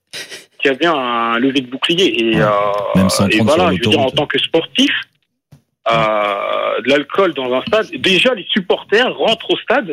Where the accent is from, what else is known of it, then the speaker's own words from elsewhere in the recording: Paris, Île-de-France, France; parce que je suis parisien.